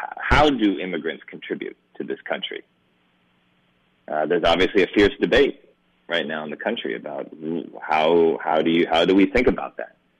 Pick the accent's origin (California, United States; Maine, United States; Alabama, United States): California, United States; I grew up in California, so it's certainly, you know, we're surrounded by immigrants here in California